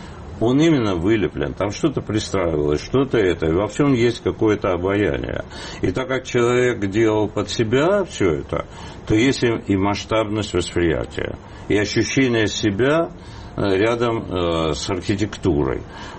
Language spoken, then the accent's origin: Russian; Armenia; Хотя меня обвиняют, пишут, что я плохой армянин, что я ничего для Армении не сделал.